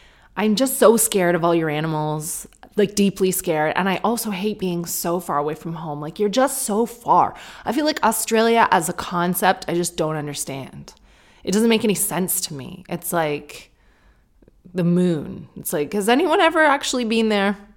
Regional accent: Sarnia, Ontario, Canada; okay, I grew up in Sarnia. You know that I don't like my hometown and I talk about it quite negatively.

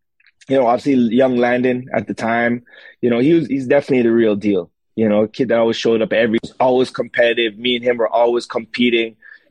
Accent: Toronto, Ontario, Canada; because this is my hometown. I want it to be well represented. I didn't like, you know, playing, you know, when you're hearing other guys in leagues, like, man, Toronto, man, Field Stadium sucks.

